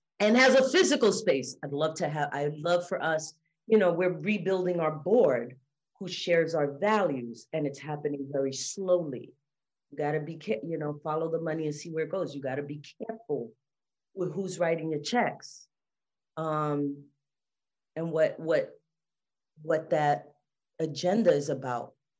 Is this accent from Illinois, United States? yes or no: no; New York, United States; first language English; I'm a New Yorican. English is my first language. I look more Black.